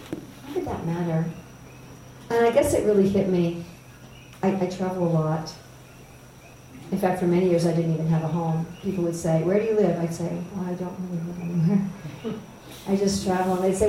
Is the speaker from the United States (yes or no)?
yes; New York, United States; born there; Oh, really? I was born in New York.